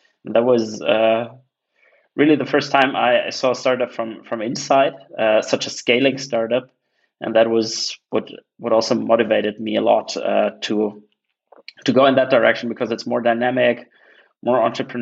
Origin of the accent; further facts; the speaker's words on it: Munich, Bavaria, Germany; English is a second language; So I'm originally from Munich. Most people know it for beer and soccer, but has a pretty big startup tech scene by now. So pretty happy to have been growing up there.